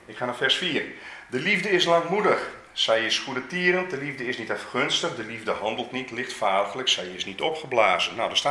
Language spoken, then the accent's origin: Dutch; Leeuwarden, Friesland, Netherlands; Ik kom uit Leeuwarden, ik ben er geboren getogen.